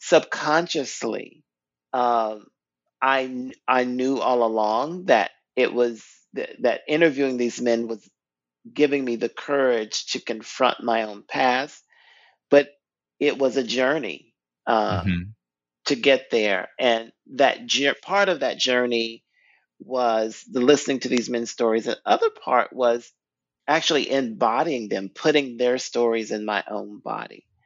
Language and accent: English; the South, United States; because I am Black, I am gay, I'm from the South, and I collected the stories.